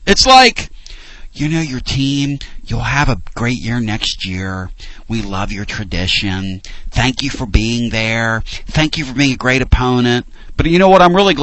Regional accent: Philadelphia, Pennsylvania, United States; where I grew up in Philly, this is no joke.

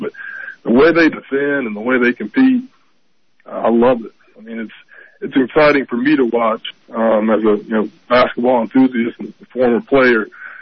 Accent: Nashville, Tennessee, United States; I'm from Nashville.

